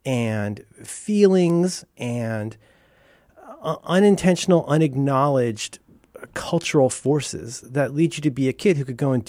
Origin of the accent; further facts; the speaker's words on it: Cincinnati, Ohio, United States; I mean, I don't know him in particular, but I was raised in Cincinnati and I know my family.